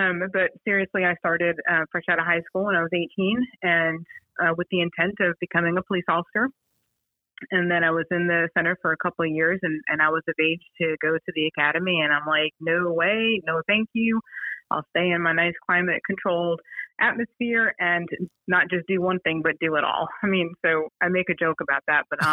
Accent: New York, United States; But I am originally from New York, born and raised. And so I went back home to New York in 96

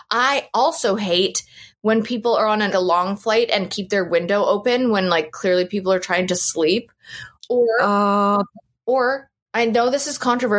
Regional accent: Canada; I feel like it's, like, as a Canadian, it's the least I could do.

